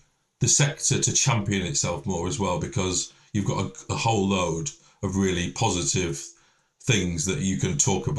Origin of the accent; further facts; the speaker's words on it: North West England, United Kingdom; now in Kent, United Kingdom; I'm from Lancashire. That's quite important because I now live in Kent and I work in London. And my northern roots are really important to me.